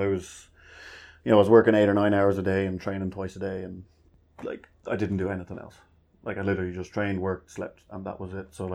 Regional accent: Ireland; It's kind of the joys of being Irish.

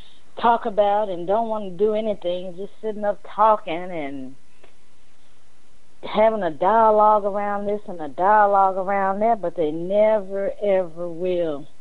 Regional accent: Memphis, Tennessee, United States; That was an interview by my good friend, Brother Ron Hurd, in Memphis, my hometown of Memphis.

